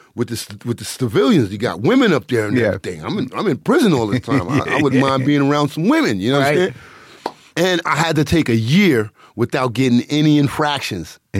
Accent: Mount Vernon, New York, United States; I grew up in Mount Vernon, New York.

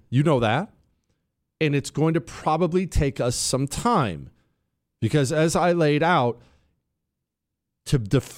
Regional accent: Mississippi, United States; Jesse, I'm from Mississippi, and we have a GOP Senator Wicker who desperately needs to be primaried out of the Senate.

